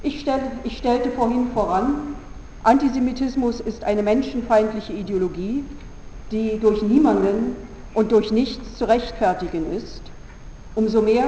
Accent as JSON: {"language": "German", "region": "Berlin", "country": "Germany", "said": "ich bin Berlinerin."}